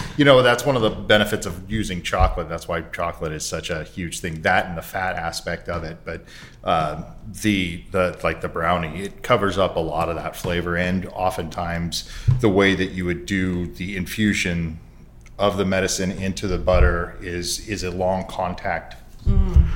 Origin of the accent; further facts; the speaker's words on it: Portland, United States; I'm from Portland as well. So, I mean, it really, it just resonates with me.